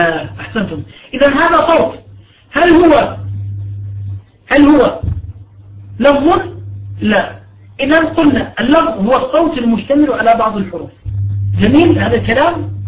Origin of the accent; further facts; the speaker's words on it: Jordan; عن جمع من أهل العلم من عندنا في بلاد الشام للأردن